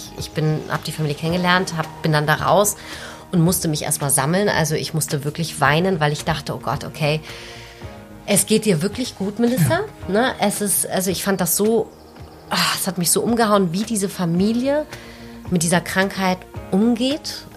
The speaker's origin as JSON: {"language": "German", "country": "Spain", "said": "Flamenco als Spanierin natürlich auch."}